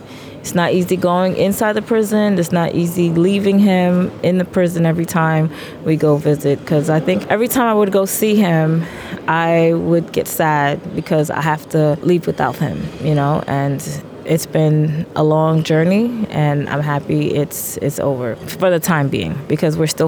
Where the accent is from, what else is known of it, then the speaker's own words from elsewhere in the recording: Martinique; now in Germany; I am originally from Martinique. I also represent my homeland. My mom and my dad's place is Haiti, so I'm here in Germany